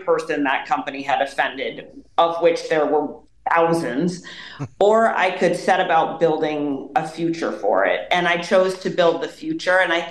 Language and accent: English; Guilford, United States; I grew up in Guilford.